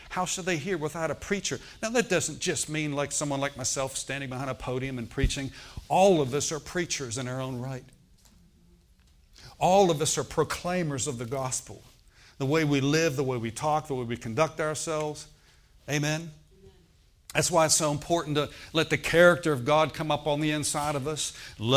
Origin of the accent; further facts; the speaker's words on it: Baldwin-Whitehall, Pennsylvania, United States; I grew up in the Baldwin-Whitehall area, okay. And if you cross over Brownsville Road and Route 51, there's a sign there that says Uniontown, 50 miles, okay.